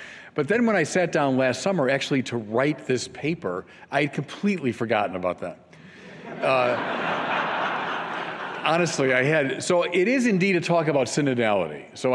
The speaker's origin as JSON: {"language": "English", "town": "Chicago", "region": "Illinois", "country": "United States", "said": "Well, you know, I'm from Chicago, I know politics"}